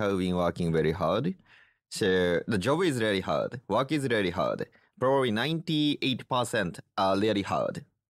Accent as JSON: {"language": "English", "country": "Japan", "tie": "born or raised there", "said": "Yeah, I grew up in Japan. So I'm a typical Japanese."}